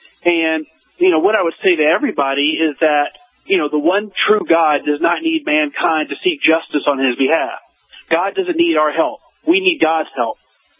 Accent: United States; they don't see a lot of black Americans. So often people assume I'm South African or from some place other than America.

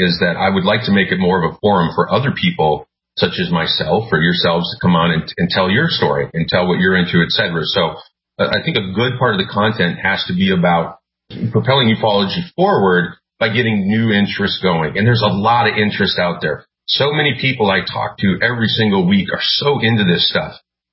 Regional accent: Minot, North Dakota, United States; So I mentioned in the last show about some of the rumors that were going around when I was growing up in Minot, where, you know, we had all the missile activity

